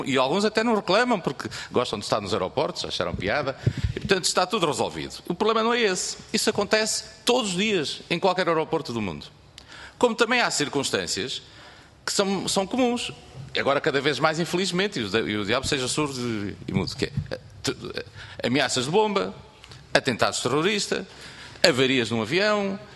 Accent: Portugal; somos portugueses

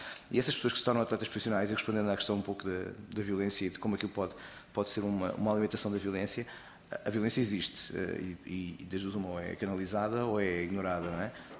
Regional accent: Portugal; Nós temos, de facto, um mérito muito grande como portugueses lutadores que somos.

